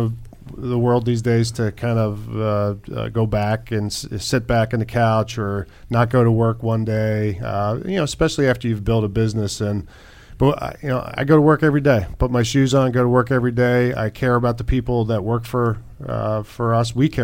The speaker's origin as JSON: {"language": "English", "town": "Altoona", "region": "Pennsylvania", "country": "United States", "tie": "born or raised there", "said": "In the country. My parents had 12 acres and surrounded by farms and mountains and good stuff."}